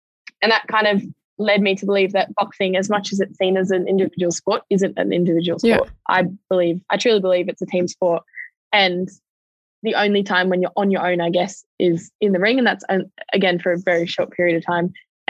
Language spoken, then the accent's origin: English; Melbourne, Victoria, Australia; Up in Sydney, I was visiting from Melbourne.